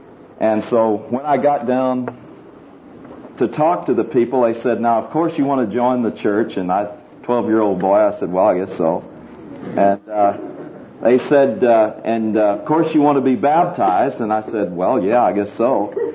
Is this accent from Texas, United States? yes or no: yes; Houston, Texas, United States; I had a restless heart as I grew up in Houston, Texas. I was born and raised in Houston, and for the first 21 years, I spent most of my time there.